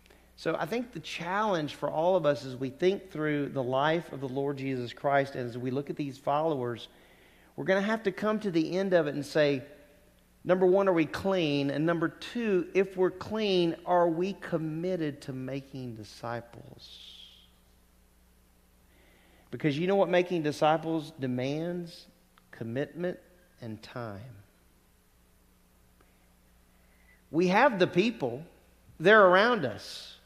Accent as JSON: {"language": "English", "region": "Louisiana", "country": "United States", "tie": "born or raised there", "said": "When I was growing up in Louisiana, I was saved at the age of 7."}